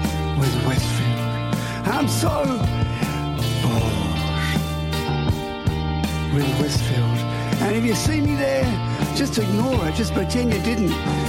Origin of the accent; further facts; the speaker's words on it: Sydney, New South Wales, Australia; But then I come home to my hometown of Sydney and I look to the old skyline